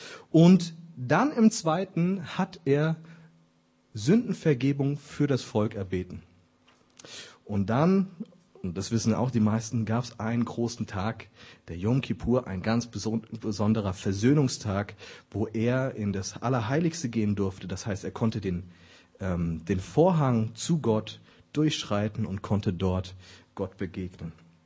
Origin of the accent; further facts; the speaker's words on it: Hesse, Germany; dann sieht man unten noch so Gebämsel, sagt man bei uns in Hessen, wie würde man bei euch sagen